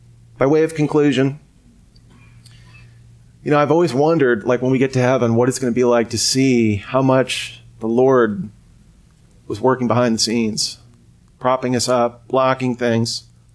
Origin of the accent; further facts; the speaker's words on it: Ireland; Because I'm Irish and that's how we deal with our emotions.